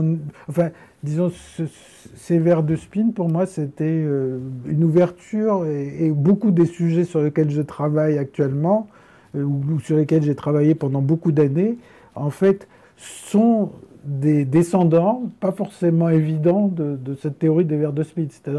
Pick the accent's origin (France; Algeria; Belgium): Algeria; born there; je suis né en Algérie